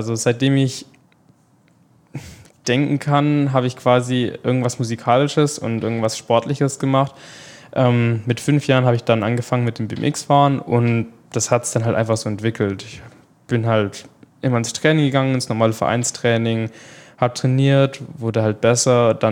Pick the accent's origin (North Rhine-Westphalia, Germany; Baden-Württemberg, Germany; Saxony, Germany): Baden-Württemberg, Germany; Pleidelsheim; spiele ich dann auch so jede Weihnacht dann bei uns in Pleidelsheim, wo ich eigentlich herkomme